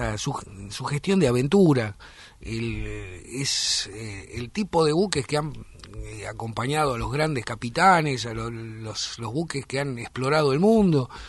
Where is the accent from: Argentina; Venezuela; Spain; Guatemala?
Argentina; Quilmes, Buenos Aires Province; Bueno, yo soy de Quilmes